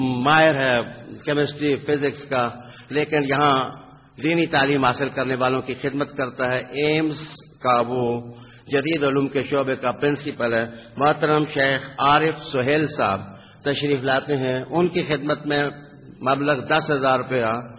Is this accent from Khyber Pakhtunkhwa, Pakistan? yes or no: yes; Thandiani, Khyber Pakhtunkhwa, Pakistan; تو میں سید زادہ ٹھڈیانی کا رہنے والا، ٹھنڈی سرزمین کا لیکن گرم سید،